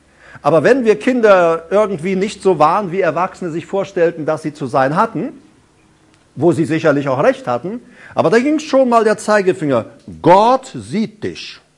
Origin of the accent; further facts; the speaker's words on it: Paraguay; Ich bin ja in Paraguay aufgewachsen, in einer Mennonitenkolonie. Meine Mutter gehörte zur Mennonitenkirche.